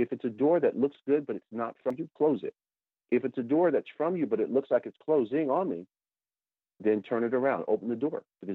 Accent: New York, United States; I'm pinching myself and looking up to heaven as I'm from the New York area.

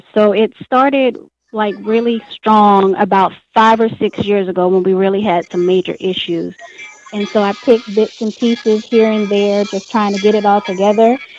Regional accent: Miami, Florida, United States; now in Fredericksburg, United States; Well, I'm originally from Miami, Florida

